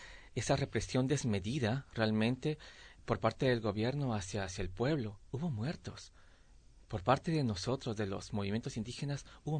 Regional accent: Ecuador; venimos con un mensaje que nos den esa participación justa como ecuatorianos que somos.

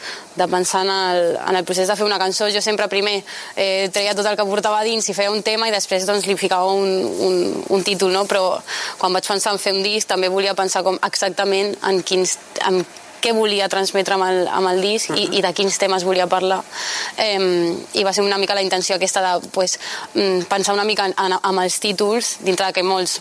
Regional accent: El Prat de Llobregat, Catalonia, Spain; coses pel fet de ser d'on soc, del Prat

